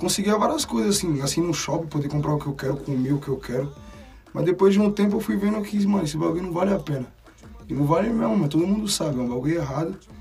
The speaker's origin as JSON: {"language": "Portuguese", "town": "Diadema", "region": "São Paulo", "country": "Brazil", "tie": "born or raised there", "lives_now": "Arujá, Brazil", "said": "Vim lá de São Bernardo, de Diadema. Tudo começou lá. Rimando na escola e nos becos. Aí de lá, fui parar em Arujá."}